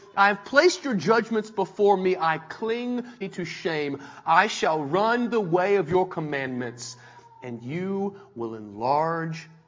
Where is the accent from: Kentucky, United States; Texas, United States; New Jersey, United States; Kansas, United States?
Kentucky, United States; I'm from Kentucky. Some snow and ice doesn't scare me at all.